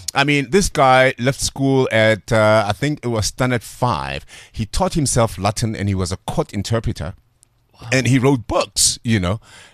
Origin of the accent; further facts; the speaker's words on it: Atteridgeville, Gauteng, South Africa; I come from Atrisville, an area called Matevilin.